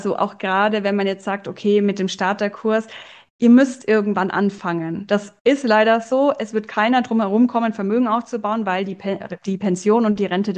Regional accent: Germany; Ich selbst bin aus Deutschland.

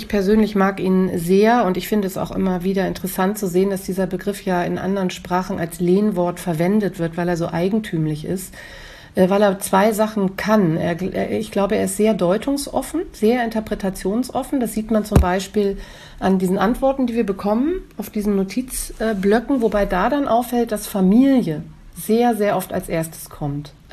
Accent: Hamburg area, Germany; Heimat ist für mich ganz persönlich der Ort, an dem ich geboren bin. Das ist in der Nähe von Hamburg, wo meine Eltern leben, wo meine Vorfahren auf den Friedhöfen liegen, das ist meine Heimat.

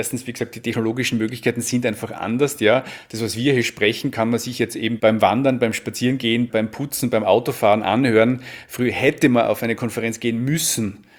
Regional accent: Tyrol, Austria; auch hier jetzt in meinen Heimatregion Tirol

